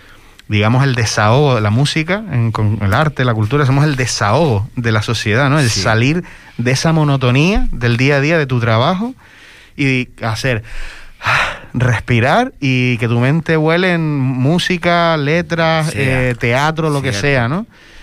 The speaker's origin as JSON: {"language": "Spanish", "town": "Fuerteventura", "region": "Canary Islands", "country": "Spain", "said": "no, yo soy de Fuerteventura, de la isla"}